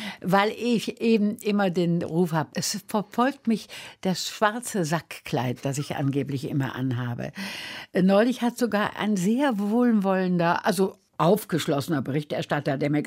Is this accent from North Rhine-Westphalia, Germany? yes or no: yes; Wuppertal, North Rhine-Westphalia, Germany; Ich bin ja als kleines Kind evakuiert gewesen auf dem Land. Und später bin ich aufgewachsen in Wuppertal am Waldrand.